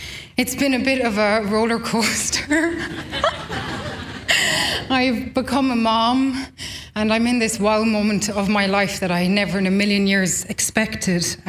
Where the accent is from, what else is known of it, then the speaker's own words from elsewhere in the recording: Ireland; who I really recognised in the women that I grew up around in Ireland